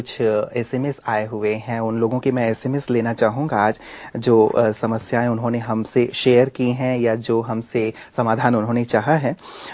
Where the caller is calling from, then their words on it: Chalisgaon, Maharashtra, India; मैं 40 गांव से हूं।